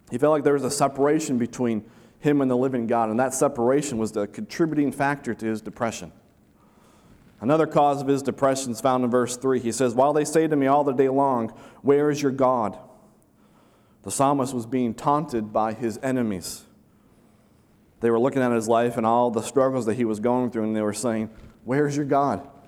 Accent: United States; I grew up near Niagara Falls, about 20 minutes east of the falls. It was close enough that once in a while my friends would ride our bikes there and come back.

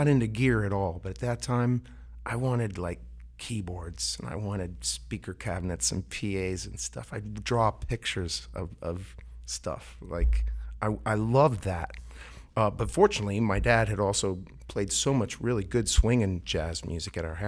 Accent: Worthington, Ohio, United States; also born or lived in Columbus; So I ended up going to, basically growing up in Worthington. And I went to St. Michael's, was an altar boy.

